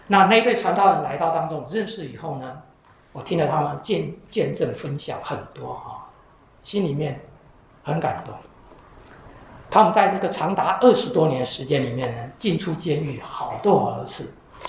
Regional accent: Taiwan; 你知道我是从台湾来对不对？

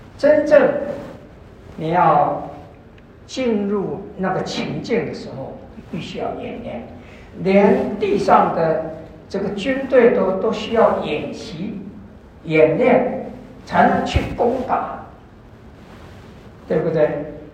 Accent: China; 我们中国人是象形文字描写苦

